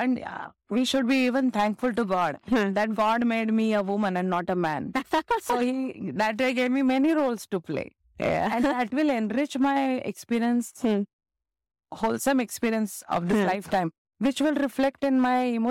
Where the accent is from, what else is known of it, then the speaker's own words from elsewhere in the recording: Pune, Maharashtra, India; Born and brought up in Pune.